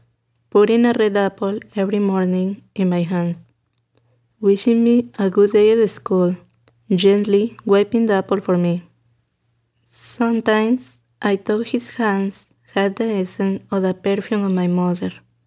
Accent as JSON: {"language": "English", "country": "Mexico", "said": "I'm from Mexico"}